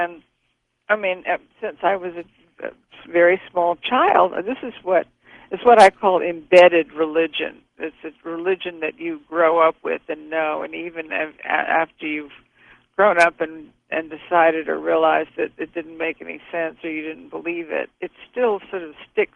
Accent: Savannah, Georgia, United States; also born or lived in all over the world; of course I lived all over the world. I never lived in one place longer than a year and a half. But I'm from Savannah, Georgia, and my mother's from a small town outside of Savannah called Statesboro.

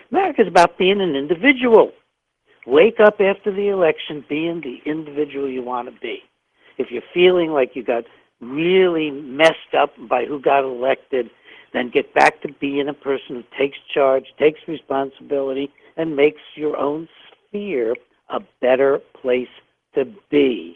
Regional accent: United States; I'm an American. I'm glad to be an American.

